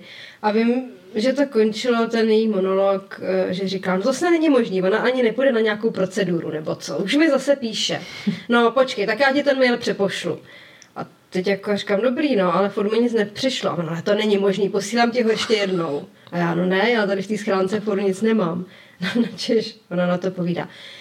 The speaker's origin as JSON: {"language": "Czech", "region": "Prague", "country": "Czechia", "said": "já jsem nějaká paní z Prahy, která nemá objednaný balík."}